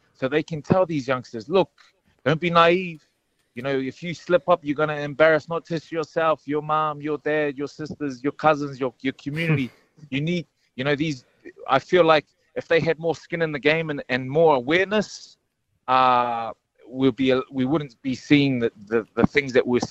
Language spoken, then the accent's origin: English; Mount Druitt, New South Wales, Australia; I've always been a man of God growing up, Mark, just like a lot of Polynesians are, as you know, growing up in Mount Druitt.